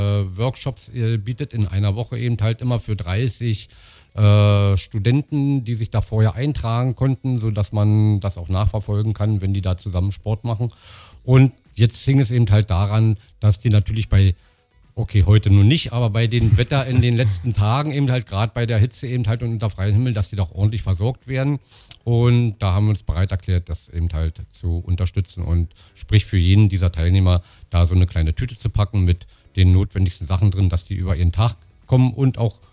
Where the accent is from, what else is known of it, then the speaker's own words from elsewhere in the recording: Potsdam, Brandenburg, Germany; wir sind ja gebürtige Potsdamer, kommen hier aus Potsdam, leben in dieser Stadt, leben auch mit unseren Kunden in dieser Stadt